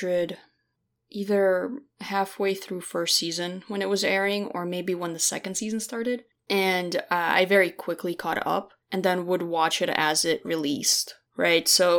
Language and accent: English; Brooklyn, New York, United States; I don't know. I grew up in Brooklyn, right?